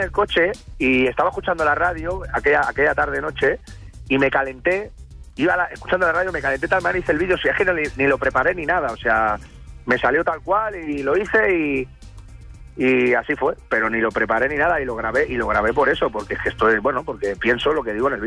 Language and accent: Spanish; Barcelona, Catalonia, Spain; Sí, yo soy catalán, soy de, ya lo digo en el vídeo, soy catalán, de padres de fuera, pero soy catalán, nacido en Barcelona, en San Juan de Dios y de toda la vida de aquí. Lo que pasa que me he tirado tiempo fuera de Cataluña por trabajo y llevo otra vez aquí 4 años.